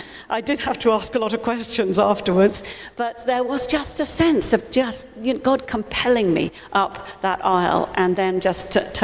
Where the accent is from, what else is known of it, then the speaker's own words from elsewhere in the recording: South West England, United Kingdom; now in London, United Kingdom; when we moved to London nearly 40 years ago, I said to Paul, okay, because I come from Dorset, I'm a Dorset girl